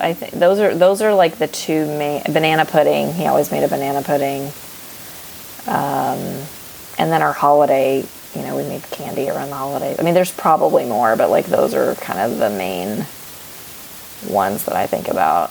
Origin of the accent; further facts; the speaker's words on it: the South, United States; And I grew up in the South